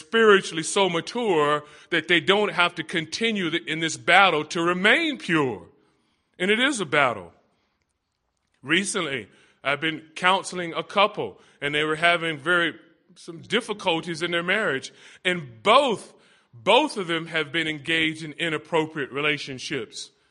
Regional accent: Los Angeles, California, United States; Now, you know that I'm from the Los Angeles area.

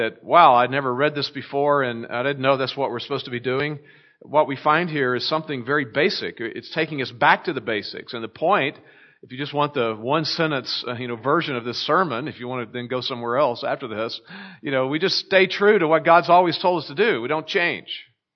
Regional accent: Texas, United States; now in California, United States; We're from Texas. Howdy. Howdy, y'all. We grew up most of our lives in Texas, and then we moved to California to go to seminary

